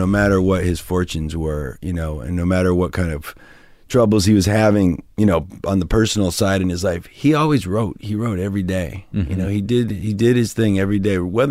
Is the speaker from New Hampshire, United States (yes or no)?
yes; New Hampshire, United States; I grew up in New Hampshire.